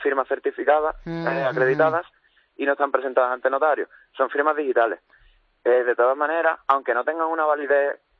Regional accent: Andalusia, Spain; now in Seville, Spain; Yo soy de un pueblo de Cádiz, Benalúcar, Vieja.

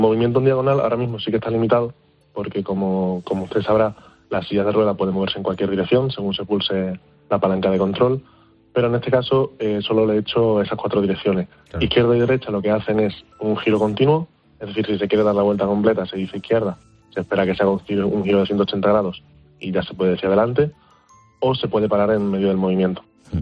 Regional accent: Extremadura, Spain; aquí en Extremadura tenemos un acento muy marcado.

